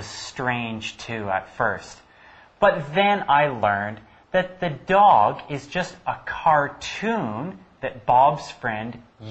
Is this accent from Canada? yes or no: yes; Canada; And I'm from Canada, so I'm Canadian.